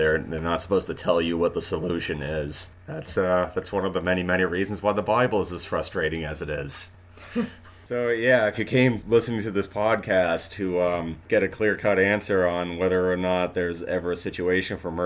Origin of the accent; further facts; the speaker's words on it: United States; Also, I'm an American living in 2023.